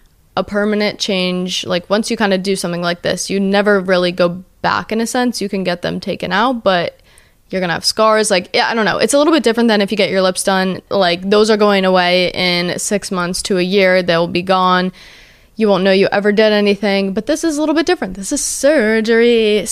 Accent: New Jersey, United States; So I'm from Jersey, he's in New York

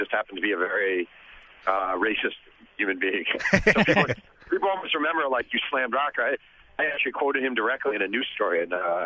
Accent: New York, United States; when I was a kid growing up in Mayo Pack, New York

